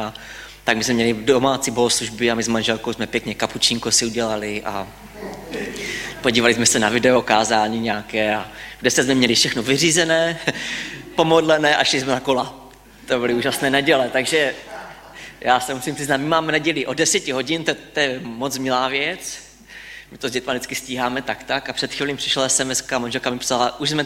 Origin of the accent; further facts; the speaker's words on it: Hrubá Vrbka, South Moravian Region, Czechia; A já pocházím z Hrubé Vrbky, to je taková dědinka, 600 obyvatel, musíte na konec světa a za kostelem odbočit doprava.